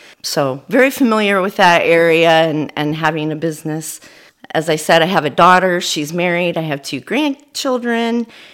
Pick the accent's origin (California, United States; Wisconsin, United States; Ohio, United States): Ohio, United States; Findlay; Well, I'm from Findlay, Ohio. I was born here and raised here on a small horse farm, not far from where we are right now, actually.